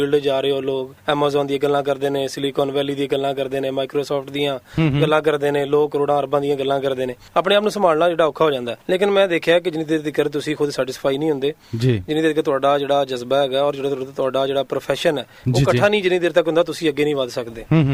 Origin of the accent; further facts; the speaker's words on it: Chak 4R, Punjab, Pakistan; ਤੇ ਮੇਰੀ ਜਿਹੜੀ ਜੰਮਪਲ ਹੈ ਚੌਟ 4R ਇੱਕ ਪਿੰਡ ਹੈਗਾ ਸਾਹੀਵਾਲ ਦੇ ਨੇੜੇ, ਤੇ ਮੇਰਾ ਤਾਲੁਕ ਉੱਥੋਂ ਹੈਗਾ